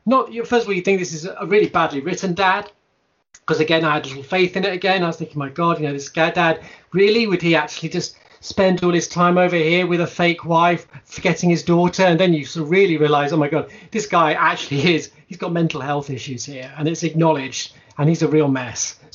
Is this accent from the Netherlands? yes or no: no; Manchester, North West England, United Kingdom; born there; I was born in Manchester as well, and I've lived various places. My accent is a mess.